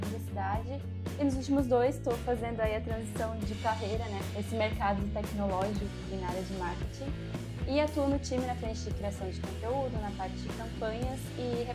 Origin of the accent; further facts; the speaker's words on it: Blumenau, Santa Catarina, Brazil; Eu sou aqui de Blumenau.